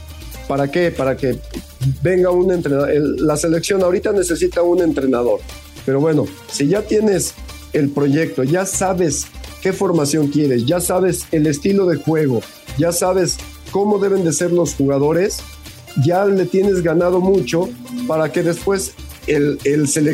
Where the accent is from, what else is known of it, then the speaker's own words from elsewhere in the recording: Mexico; si nosotros como mexicanos y como estructura vamos a venir a justificar eso